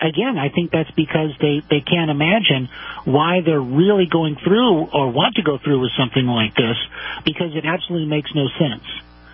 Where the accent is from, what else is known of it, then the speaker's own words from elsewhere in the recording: California, United States; I grew up right around Disneyland, right? So I've been going to Disneyland my entire life